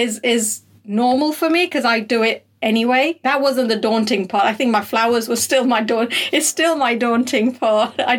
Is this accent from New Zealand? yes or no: no; Zambia; So my background is I'm born and brought up in Zambia, and my mum had a beautiful veg garden there. They've now moved to India